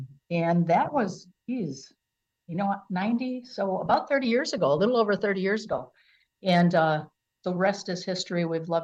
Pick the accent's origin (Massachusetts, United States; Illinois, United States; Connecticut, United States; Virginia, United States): Illinois, United States; Franklin Park; born or raised there; now in Wisconsin, United States